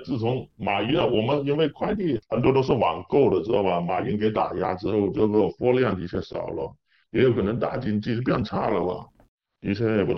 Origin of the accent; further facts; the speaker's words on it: Guangdong, China; Chinese is a second language; now in Hangzhou, China; 因为我是广东的，普通话不是很好，我就是在杭州